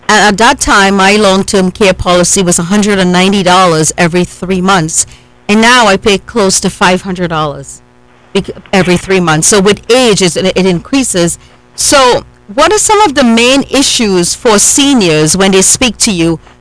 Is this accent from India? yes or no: yes; India; In our culture, we rely on our children. You know, I'm Indian, you know, and that's part of our culture